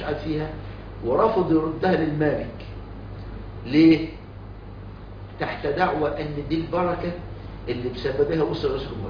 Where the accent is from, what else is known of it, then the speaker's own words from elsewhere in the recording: Egypt; عبد الناصر مجرم ده عمل قانون اسمه قوانين الإيجار عندنا في مصر